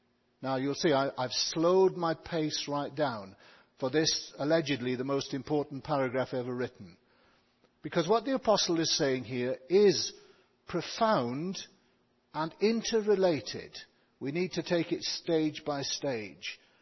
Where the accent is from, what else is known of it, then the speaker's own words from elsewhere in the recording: United Kingdom; After all, I'm a Brit, and Canadian feelings and sentiments are probably quite different in that sense.